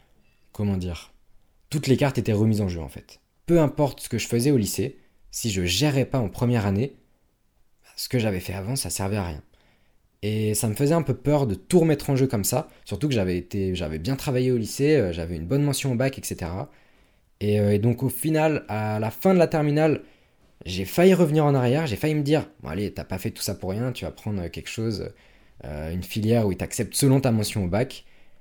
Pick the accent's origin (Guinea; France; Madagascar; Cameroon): France; Île-de-France; je viens d'un lycée, dans la campagne, voilà, en Sud-Seine-et-Marne.